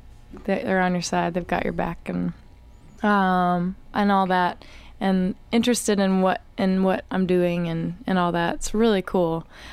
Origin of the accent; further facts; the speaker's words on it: Johnson City, Tennessee, United States; also born or lived in Knoxville; I'm from Knoxville, and I lived there for 4 years, and before that I grew up in Johnson City.